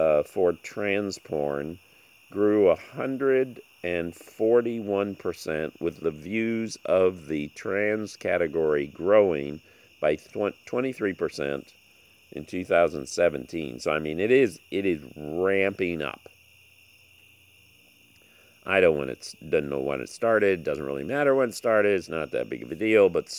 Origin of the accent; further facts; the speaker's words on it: Philippines; frankly, I grew up in the Philippines with the ladyboy phenomenon, so none of this shocks me.